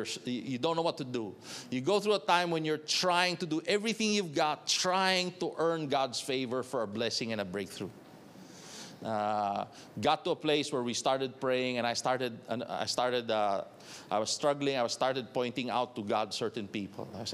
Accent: Bacolod, Western Visayas, Philippines; I come from Bacolod, which is about an hour away by fast craft from Iloilo, another island. So I speak the dialect, so they said, maybe you're the guy.

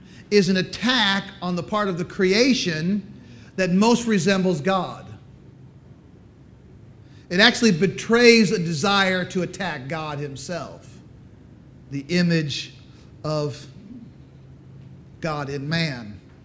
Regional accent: United States; I think maybe more pronounced, me being white American, even more pronounced.

